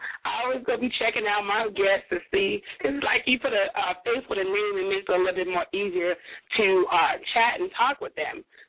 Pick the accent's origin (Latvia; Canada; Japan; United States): United States; Chicago, Illinois; I totally agree. I'm from Chicago, so I understand.